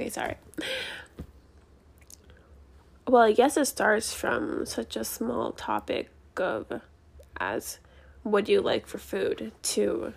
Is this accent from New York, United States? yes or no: no; Arizona, United States; I was raised in Arizona and I was around maybe probably 100 mixed kids.